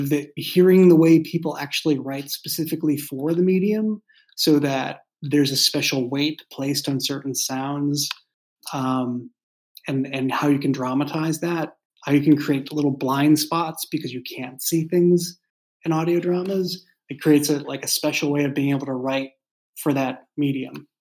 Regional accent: Boston, Massachusetts, United States; also born or lived in San Francisco Bay Area; So I grew up in Boston, and so I grew up in a walking city

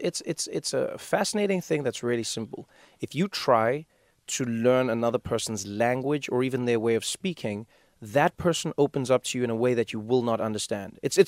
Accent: South Africa; now in United States; I'm a South African in the world.

